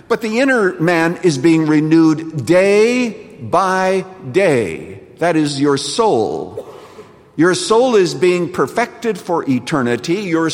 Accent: Canada; when I was growing up in Canada, we'd go to a store

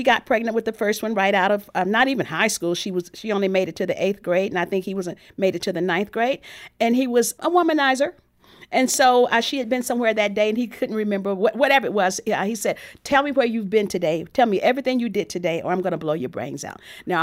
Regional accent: Texas, United States; I grew up in Texas, and it's interesting.

